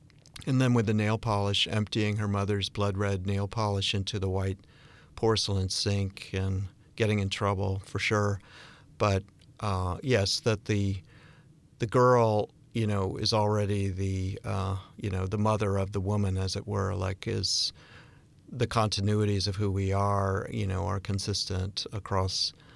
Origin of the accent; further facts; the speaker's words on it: Bennington, Vermont, United States; So, and I'm from Bennington, Vermont, so there's a connection there.